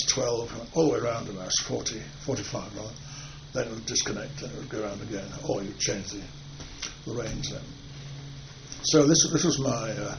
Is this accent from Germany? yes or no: no; Sheffield, Yorkshire and the Humber, United Kingdom; Back in my hometown, but that was purely fortuitous.